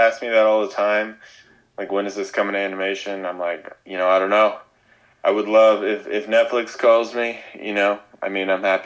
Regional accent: Spokane, Washington, United States; Spokane, Washington.

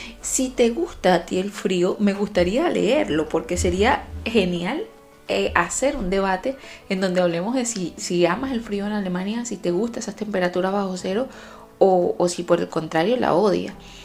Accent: Venezuela; now in Germany; Y yo soy venezolana, o sea, mi país está casi en el Ecuador del mundo. O sea, no tenemos ni 4 estaciones, no hace frío, nunca.

